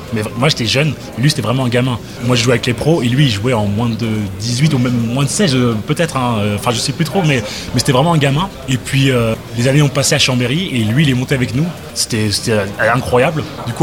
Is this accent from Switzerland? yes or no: no; Barcelona, Catalonia, Spain; moi, je viens de Barcelone, du coup, maintenant, il commençait à faire chaud.